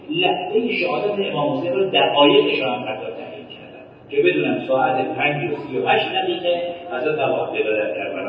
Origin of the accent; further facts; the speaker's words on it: Iran; نه اینکه چون ما ایرانی هستیم دارم بگم